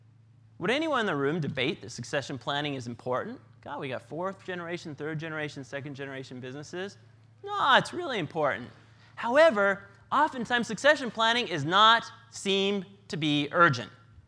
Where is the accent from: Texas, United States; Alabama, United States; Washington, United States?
Washington, United States; Sprague; So I grew up in Sprague, Washington, population 546 people.